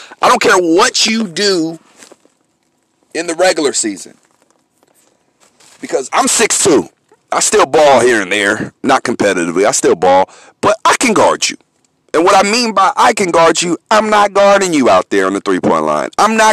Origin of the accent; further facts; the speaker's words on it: San Francisco, California, United States; I'm from San Francisco, California.